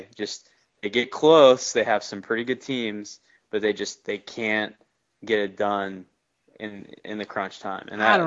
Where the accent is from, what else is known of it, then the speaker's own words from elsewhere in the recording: France; also born or lived in United States; Well, I grew up in France. I was an American, but I was living in France.